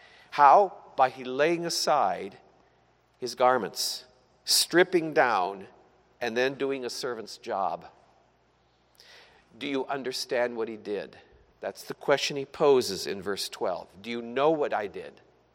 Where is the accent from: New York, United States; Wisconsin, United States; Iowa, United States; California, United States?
Iowa, United States; Pella; I grew up near Pella, Iowa, and there was a small congregation there that practiced foot washing as a kind of sacrament in their church.